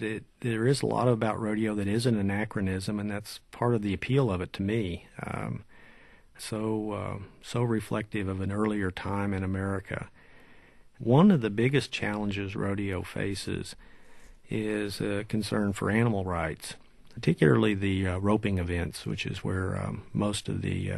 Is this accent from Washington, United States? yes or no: no; Guthrie, Oklahoma, United States; she met my dad at a 89ers Day rodeo in Guthrie, Oklahoma, my hometown, and here I am.